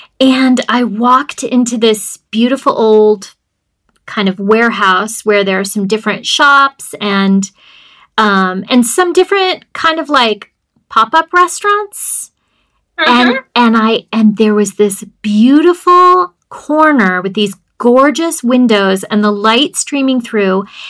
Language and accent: English; Richmond, Indiana, United States; How amazing and how lucky for the people of Richmond, Indiana, which is my hometown.